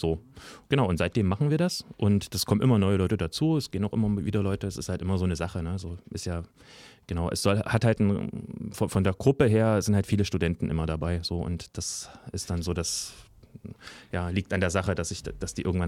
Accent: Chemnitz, Saxony, Germany; now in Leipzig, Germany; bevor ich nach Leipzig gekommen bin, ich komme aus Chemnitz ursprünglich

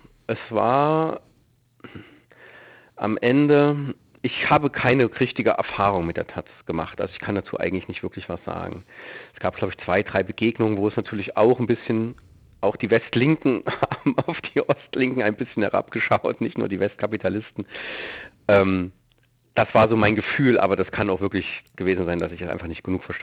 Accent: Merseburg, Saxony-Anhalt, Germany; Und ich komme aus Merseburg, die noch viel kaputter war.

